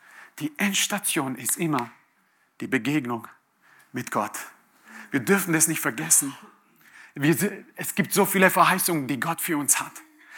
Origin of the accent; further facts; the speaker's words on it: Croatia; Ich bin in einer patriarchalischen Gesellschaft aufgewachsen als Kroate.